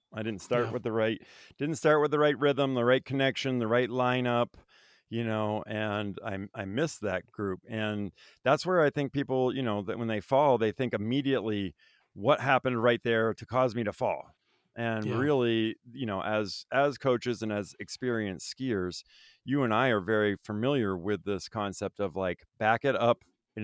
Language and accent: English; Vermont, United States; I mean, I grew up in Vermont. Back before, you know, video and internet and all that.